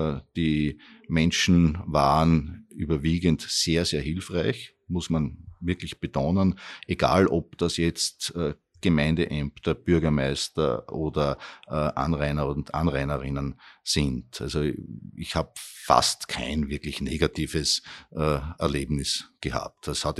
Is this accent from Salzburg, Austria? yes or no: yes; Ebenau, Salzburg, Austria; now in Schörfling am Attersee, Austria; Ich bin am Rande des Salzkammergutes aufgewachsen in der Ebenau und lebe jetzt auch zeitweise in Schörfling am Attersee.